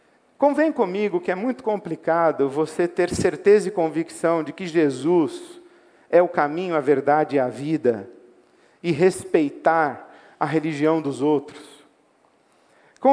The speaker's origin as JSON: {"language": "Portuguese", "country": "Brazil", "tie": "born there", "said": "Eu não sei porque eu nasci aqui. No Brasil, porque eu conheci o Evangelho"}